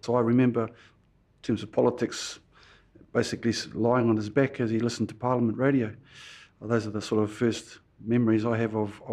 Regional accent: Rotorua, Bay of Plenty, New Zealand; From Rotorua. I was born in Tokorua. Went back to my mum's papakāinga in Nongotā, where I live now, the land of my kuia, Ngāti Rangi Wewehi.

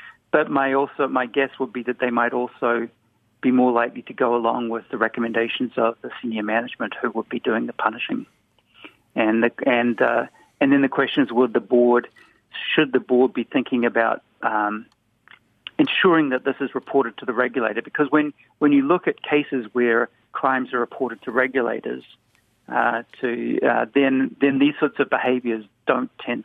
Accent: Wellington, New Zealand; Yep, I come from Wellington

